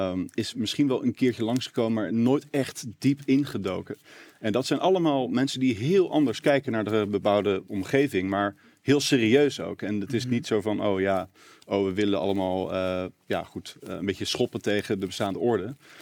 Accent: Leiden, South Holland, Netherlands; ik kom uit Leiden oorspronkelijk.

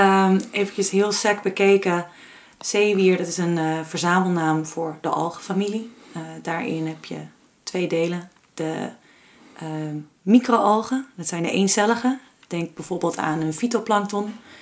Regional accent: Castricum, North Holland, Netherlands; ik ben opgegroeid in Castricum, aan de kust.

